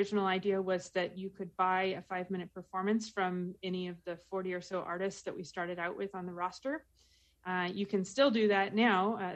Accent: Fairbanks, Alaska, United States; I'm actually from Fairbanks originally, but I have been coming to the Alaska Folk Fest since I was 11 years old.

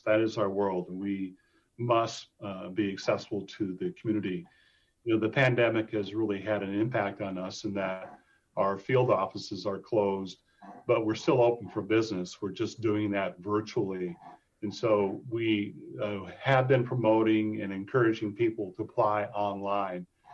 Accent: United States; first language American Sign Language; So for me, my first language is ASL, American Sign Language.

